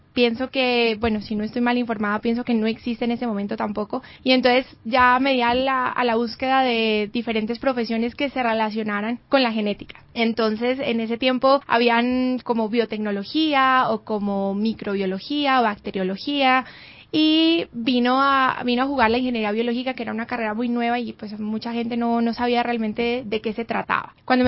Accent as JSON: {"language": "Spanish", "town": "Pasto", "region": "Nariño", "country": "Colombia", "tie": "born there", "said": "Mi papá nació en Pasto, pero mis abuelitos son italianos, entonces digamos que hay una mezcla ahí. Y bueno, yo soy nacida orgullosamente pastusa, nacida en Pasto"}